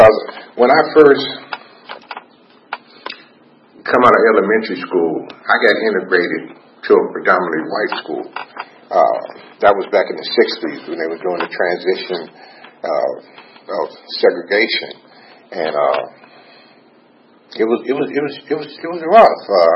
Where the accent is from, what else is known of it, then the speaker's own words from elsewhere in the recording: Gary, Indiana, United States; I lived growing up in Gary. The streets were tough.